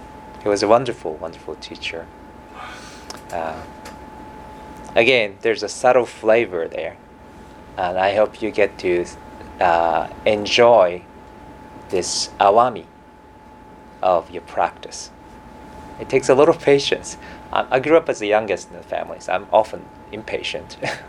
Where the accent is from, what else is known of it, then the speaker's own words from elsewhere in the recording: Alberta, Canada; now in Vancouver, Canada; Okay, I came from Alberta, so I thought Vancouver is getting warmer here.